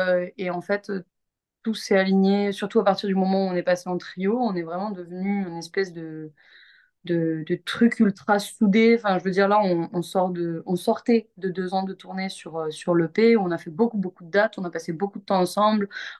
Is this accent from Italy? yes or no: no; Toulouse, Occitanie, France; moi, je suis de Toulouse